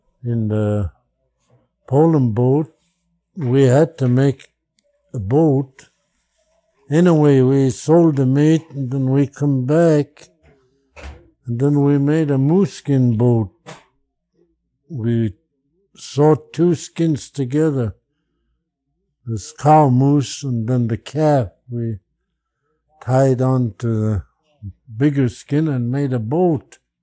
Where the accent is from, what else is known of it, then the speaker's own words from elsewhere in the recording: Rampart, Alaska, United States; Well, I was born in Rampart, Alaska, in 1903.